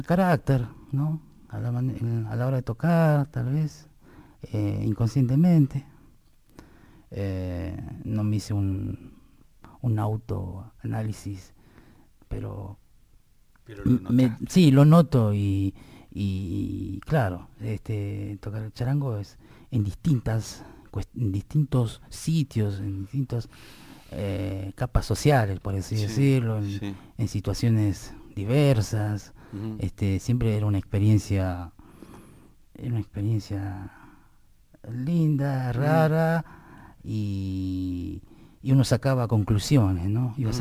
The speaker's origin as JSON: {"language": "Spanish", "town": "Guaymallén", "region": "Mendoza", "country": "Argentina", "said": "De Mendoza, de Guaymallén."}